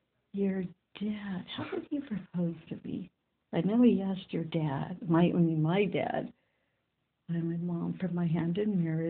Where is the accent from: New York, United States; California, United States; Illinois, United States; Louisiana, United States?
California, United States; Santa Barbara; Yes, I grew up in Santa Barbara, and it was fun growing up there in Santa Barbara